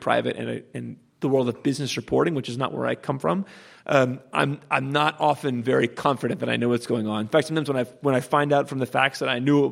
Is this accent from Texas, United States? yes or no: yes; Texas, United States; So I'm from Texas.